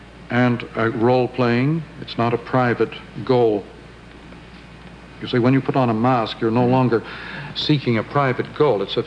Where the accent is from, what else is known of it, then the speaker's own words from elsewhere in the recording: Canada; I'm not a very suitable person to discuss this matter as a Canadian